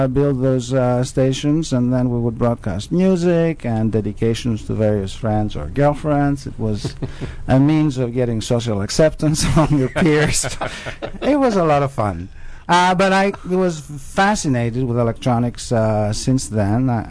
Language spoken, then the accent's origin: English; Athens, Attica, Greece; The time that I was growing up in Athens, Greece, when you're 14 years old, you don't blow your money.